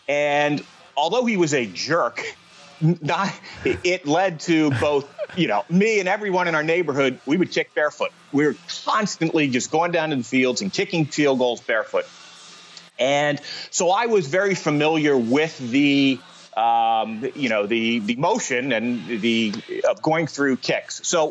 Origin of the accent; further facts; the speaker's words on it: West Chester, Pennsylvania, United States; He moved it to Westchester, Pennsylvania, which was not only my hometown, but Westchester University was my dad's employer.